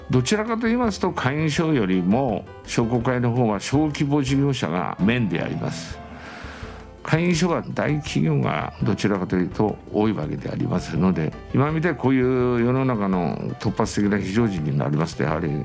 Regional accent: Kosugi, Toyama, Japan; だから生まれも育ちも旧の小杉町であります。

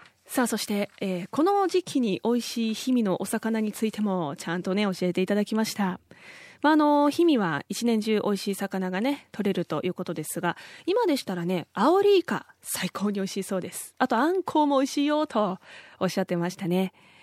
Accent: Gunma, Japan; 私はあの海なし県の群馬出身だからこそ

